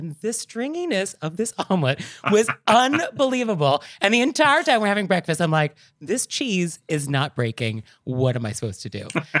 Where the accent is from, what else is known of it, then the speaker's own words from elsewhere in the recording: United States; I do feel as an American, whenever I'm in the UK, I do feel like I have to be on my best behavior at all times.